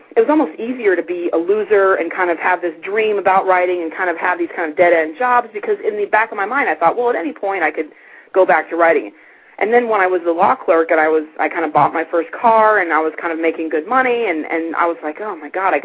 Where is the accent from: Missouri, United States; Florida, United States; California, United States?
California, United States; Pasadena; I love L.A. I was born and bred in Pasadena